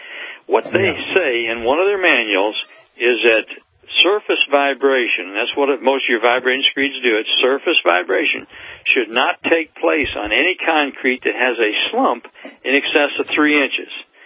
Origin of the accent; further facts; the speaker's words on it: Illinois, United States; If you're in freeze-thaw conditions like we are in Illinois, my hometown here, the surface is likely to scale off during the first winter.